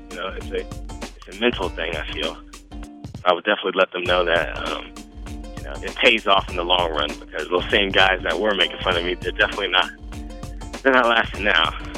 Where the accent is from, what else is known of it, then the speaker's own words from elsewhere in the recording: United States; I'm from the South, Carolina boy, born and raised.